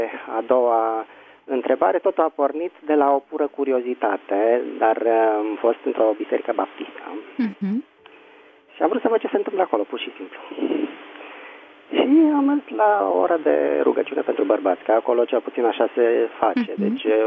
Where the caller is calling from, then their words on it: Bucharest, Romania; din București.